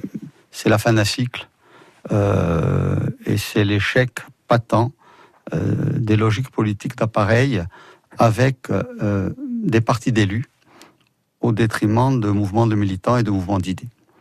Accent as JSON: {"language": "French", "region": "Corsica", "country": "France", "said": "Nous sommes des combattants, nous sommes des patriotes, nous sommes des Corses."}